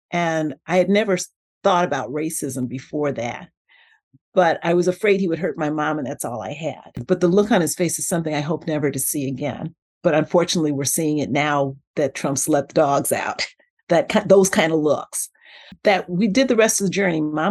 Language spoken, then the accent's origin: English; Detroit, Michigan, United States; But growing up in Black Bottom, the expectation was that we could do anything and nobody told us differently.